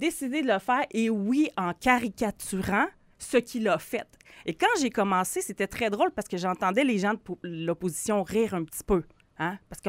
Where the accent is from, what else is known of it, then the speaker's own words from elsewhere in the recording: Quebec City, Quebec, Canada; j'ai grandi dans Saint-Roch, j'ai grandi dans la période où il y avait les prostituées, quand il y avait beaucoup d'itinérance.